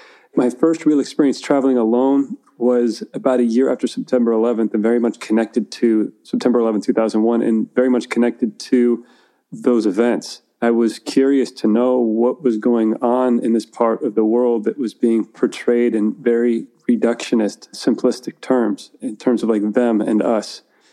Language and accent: English; Napa, California, United States; So I grew up in California, split between two different cities. I spent early childhood up till I was, I think, 11 or 12 in Napa